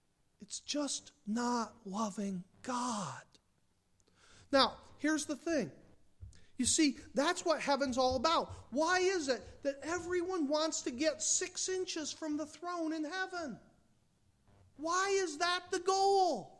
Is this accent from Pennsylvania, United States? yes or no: yes; Mansfield, Pennsylvania, United States; When I was growing up in Mansfield, Pennsylvania, our basketball team went to the state championships, little tiny Mansfield.